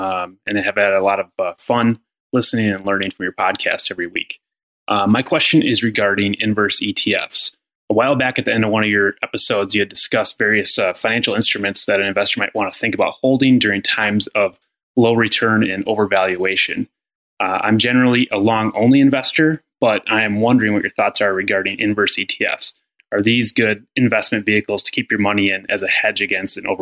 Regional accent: Minneapolis, Minnesota, United States; I'm from Minneapolis, Minnesota.

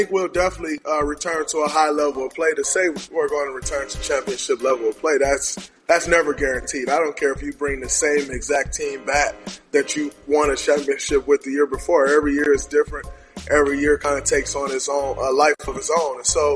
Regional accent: Saginaw, Michigan, United States; And, you know, I'm from Saginaw. You grow up on the basketball court. That's what you do. You talk junk. That's just a way of life, the way we grew up.

